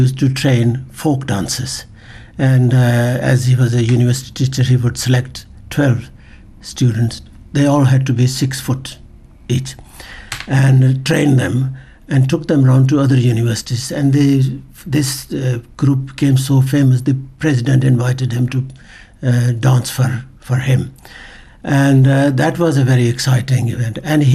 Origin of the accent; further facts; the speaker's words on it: Punjab, Pakistan; I grew up in the Punjab, which is now the part that has gone to Pakistan. And I spent my early years in an Indian village